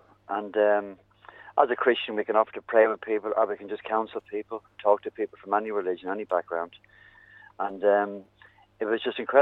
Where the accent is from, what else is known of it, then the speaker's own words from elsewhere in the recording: Dublin, Leinster, Ireland; now in United Kingdom; I live in Yorkshire. I'm from Dublin, but I live in Yorkshire.